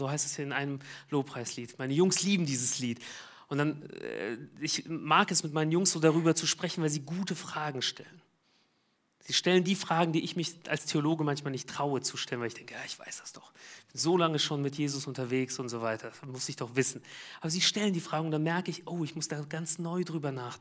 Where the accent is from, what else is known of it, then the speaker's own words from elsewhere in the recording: Tajikistan; Ich komme selbst aus Tadschikistan, bin dort geboren, habe dort meinen Zivildienst gemacht.